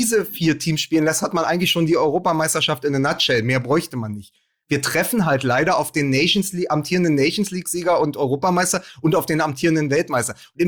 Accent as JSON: {"language": "German", "country": "Austria", "said": "wir als Österreicher"}